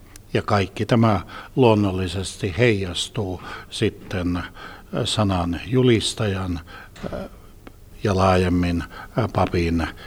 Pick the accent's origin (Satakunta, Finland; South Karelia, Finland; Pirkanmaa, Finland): Pirkanmaa, Finland; Pirkkala; born there; Olen syntynyt Hämeessä, Pirkkalassa.